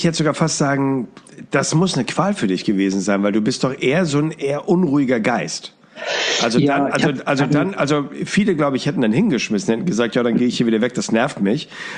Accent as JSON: {"language": "German", "region": "Hamburg", "country": "Germany", "tie": "born or raised there", "said": "meine Heimatstadt"}